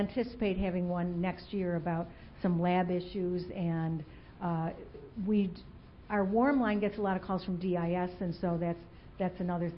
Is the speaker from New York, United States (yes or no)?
yes; Rochester, New York, United States; from Rochester, New York, the university there.